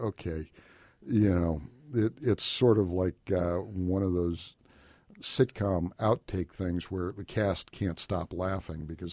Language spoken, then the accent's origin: English; Indiana, United States; I grew up here in Indiana, as I know you did. It means something to be a Hoosier.